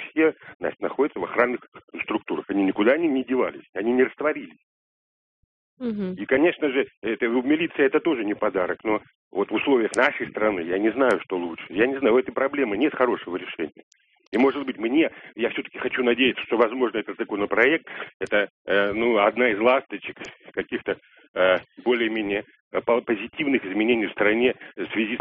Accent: Moscow, Russia; я из Москвы.

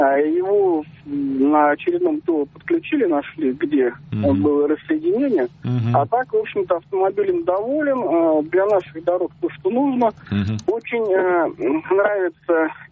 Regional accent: Moscow, Russia; Я из Москвы.

